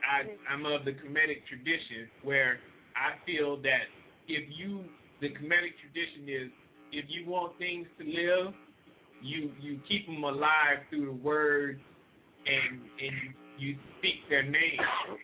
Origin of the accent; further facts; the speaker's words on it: New Orleans, Louisiana, United States; I'm from New Orleans. You ain't got to sugarcoat it.